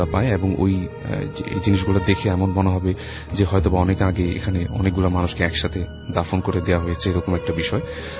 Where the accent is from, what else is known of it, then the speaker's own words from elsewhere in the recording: Dhaka, Dhaka Division, Bangladesh; পুরান ঢাকা থেকে এসেছি